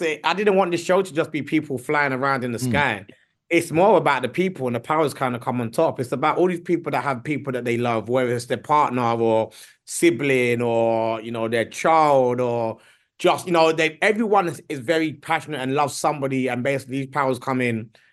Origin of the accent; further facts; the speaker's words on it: Nigeria; No, I feel like that with Nigeria plays because I'm Nigerian as well.